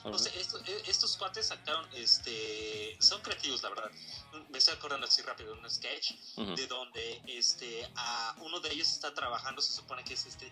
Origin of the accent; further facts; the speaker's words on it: Mexico; Tacos, ¿cómo no? Como buen mexicano, los tacos.